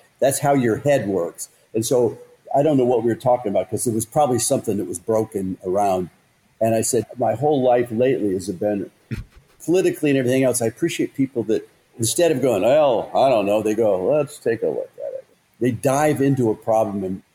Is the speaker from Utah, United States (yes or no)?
no; Colorado, United States; now in Michigan, United States; let's say there's two bridges up from my home state of Colorado or Michigan, where I moved to.